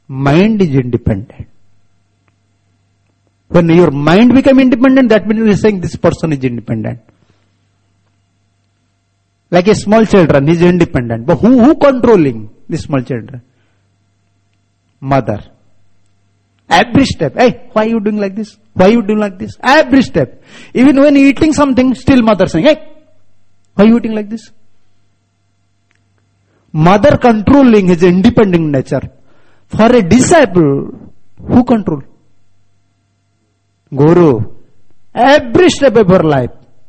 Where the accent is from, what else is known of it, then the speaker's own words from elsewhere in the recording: India; English is a second language; My pronunciation is a little different because I am from India and I usually am not speaking English.